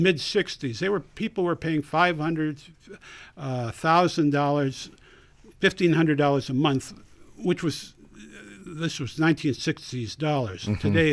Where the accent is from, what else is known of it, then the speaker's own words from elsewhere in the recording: Seattle, Washington, United States; Well, I'm really from Seattle originally